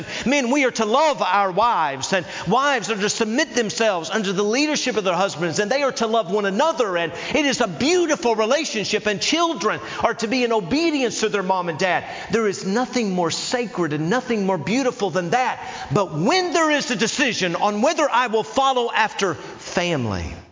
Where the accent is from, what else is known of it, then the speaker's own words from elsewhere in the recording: Knoxville, Tennessee, United States; also born or lived in Somerset, Kentucky; Now, I grew up in Knoxville, Tennessee, Southern boy through and through. Sweet tea running through my veins every way, all right?